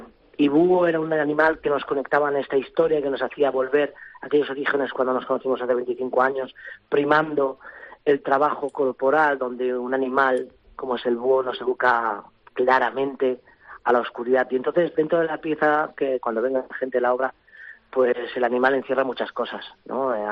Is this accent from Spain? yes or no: yes; Barcelona, Catalonia, Spain; yo soy de aquí de Barcelona